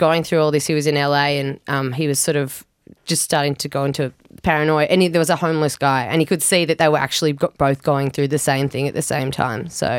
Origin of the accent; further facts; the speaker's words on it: Australia; but we're from Australia and everything's clean where we're from